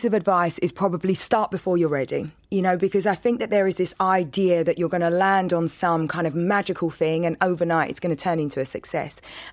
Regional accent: Plaistow, London, United Kingdom; I grew up in East London, in Plasto.

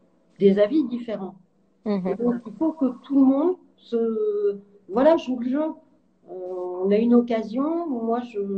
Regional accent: Lille, Hauts-de-France, France; je suis lilloise.

